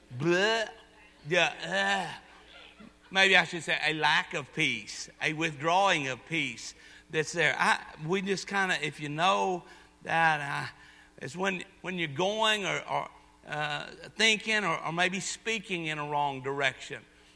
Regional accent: Texas, United States; I am actually from McLennan County in Texas. For anybody that wanted to know, I'm not from the backwoods of Georgia somewhere in the boonies.

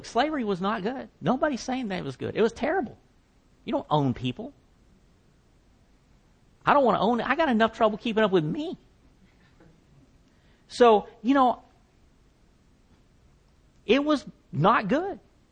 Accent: the South, United States; because I'm a Southerner and that's what we do.

